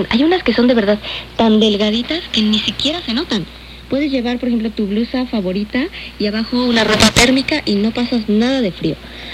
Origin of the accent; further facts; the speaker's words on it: Mexico City, Mexico; now in Tokyo, Japan; yo como soy de la Ciudad de México, la verdad no estaba acostumbrada a un frío como el de Japón.